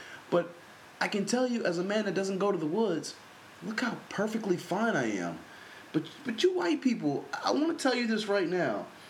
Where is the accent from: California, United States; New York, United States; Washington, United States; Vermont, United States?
California, United States; Compton; I remember back in the day as a kid growing up in Compton, I got robbed by my old middle school.